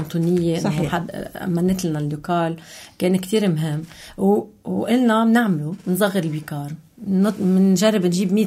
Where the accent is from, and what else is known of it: Lebanon